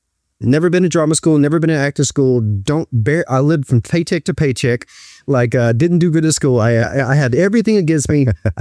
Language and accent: English; Talladega, Alabama, United States; I'm from Talladega.